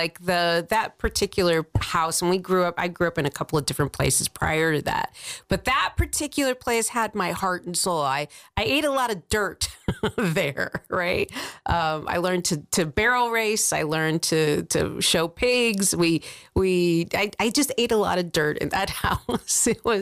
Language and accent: English; Worcester, Ohio, United States; When I was little, growing up in Worcester, Ohio, the thriving metropolis, I had that.